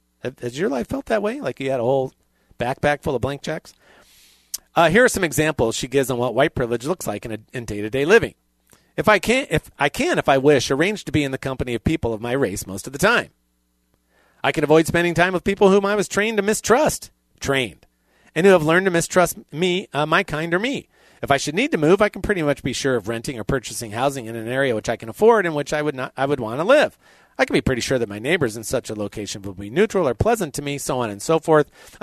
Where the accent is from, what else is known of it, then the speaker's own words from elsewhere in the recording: Appalachia, United States; I grew up in Appalachia. I had no money.